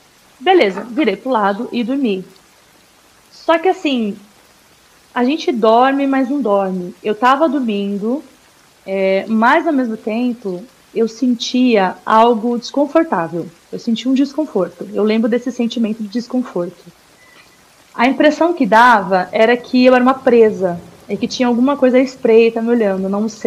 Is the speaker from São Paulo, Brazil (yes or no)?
yes; Piracicaba, São Paulo, Brazil; sou aqui de Piracicaba, interior de São Paulo.